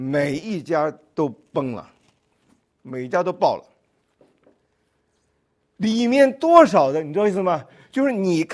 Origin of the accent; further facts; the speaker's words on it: China; moved away as an adult; now in United States; 因为我们那个时候从大陆来的，我们八十年代到美国去的时候